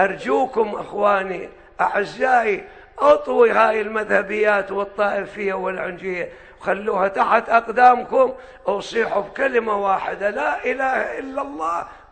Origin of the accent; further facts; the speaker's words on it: Iraq; مو شكل احنا عندنا بالعراق كله وصخ اذانه دوا ملتف دولا